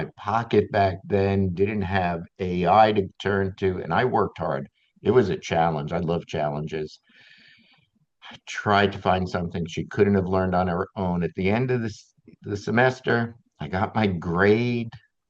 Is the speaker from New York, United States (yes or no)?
yes; Queens, New York, United States; I grew up in Alley Pond Park.